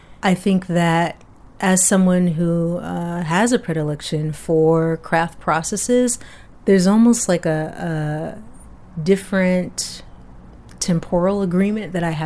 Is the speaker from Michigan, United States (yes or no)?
yes; Detroit, Michigan, United States; born there; I was born in Detroit, but they're from the South.